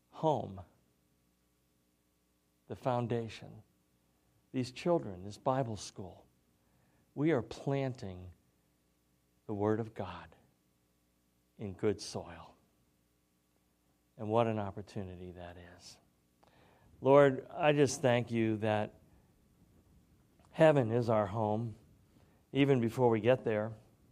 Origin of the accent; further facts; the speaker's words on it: Springfield, Massachusetts, United States; they went by my hometown, Springfield, Mass. And I had, just hoping they might stop, I had sent them the address where I lived from age 4 to 18 for 16 years.